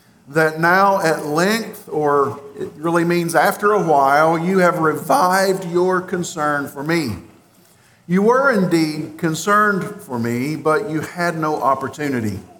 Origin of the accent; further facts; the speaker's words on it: Kentucky, United States; You can tell, by the way, I'm from Kentucky. I know how to say that. Louisville, Kentucky.